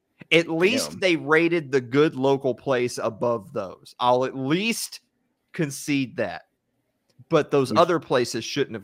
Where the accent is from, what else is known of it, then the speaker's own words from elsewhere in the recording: Tennessee, United States; I'm from Tennessee, guys. I know this is a big shocker. There's a restaurant here that's been here my whole life.